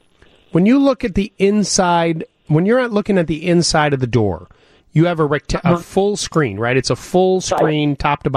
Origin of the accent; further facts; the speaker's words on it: Midwest, United States; I said, you know, I'm from the Midwest.